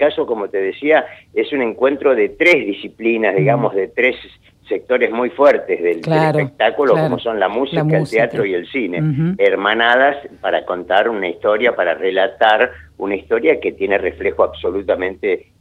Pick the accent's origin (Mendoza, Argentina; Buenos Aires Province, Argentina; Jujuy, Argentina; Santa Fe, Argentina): Buenos Aires Province, Argentina; Bernal; also born or lived in Quilmes / Avellaneda; soy de la zona, soy oriundo de Bernal y Quilmes, de modo que toda mi infancia y mi adolescencia transcurrió ahí en Avellaneda